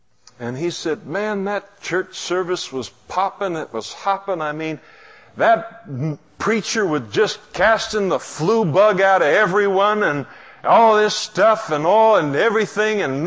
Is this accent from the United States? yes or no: no; Scotland, United Kingdom; It's also cheaper, and I'm Scottish.